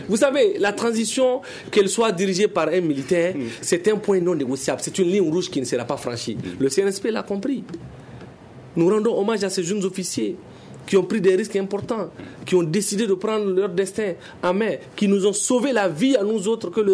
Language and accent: French; Mali; Avant d'être politique, on est Malien.